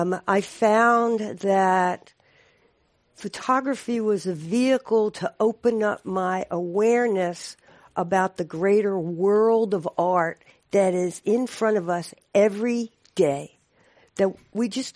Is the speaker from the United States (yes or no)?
yes; East Coast, United States; now in US West Coast; I'm originally from the East Coast and was drawn to the West Coast because I have an affinity for technology.